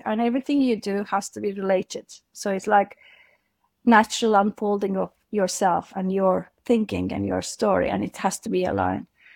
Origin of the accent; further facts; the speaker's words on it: Turkey; I'm from Turkey originally.